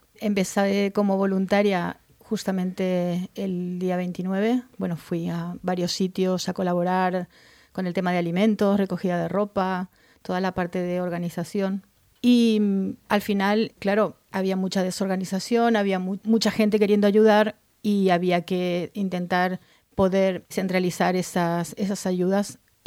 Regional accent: Argentina; now in Valencia, Spain; Yo soy argentina, llevo 25 años en España, en Valencia

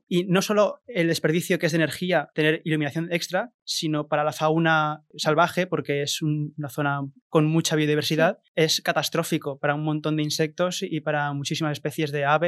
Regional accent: Ayora, Valencian Community, Spain; Bueno, yo soy de Ayora.

